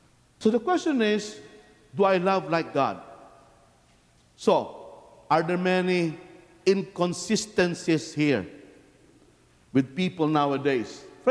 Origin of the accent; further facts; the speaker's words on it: Philippines; I am a Filipino by birth. At first, I only thought to myself, I will be a priest only for the Filipinos in the Philippines. Safe. No ambition to go to America. Actually, I was even anti-American when I was in the Philippines.